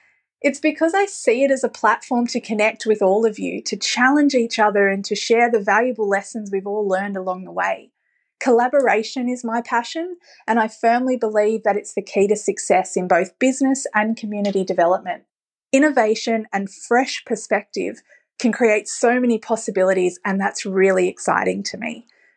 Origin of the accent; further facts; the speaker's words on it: Sydney, New South Wales, Australia; I grew up in Western Sydney and I attended a public school and I was a teenage mum.